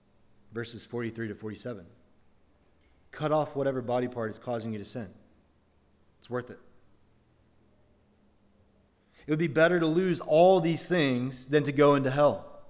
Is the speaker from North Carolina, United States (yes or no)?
no; Alabama, United States; So where I grew up in Alabama, you were either an Alabama fan or an Auburn fan.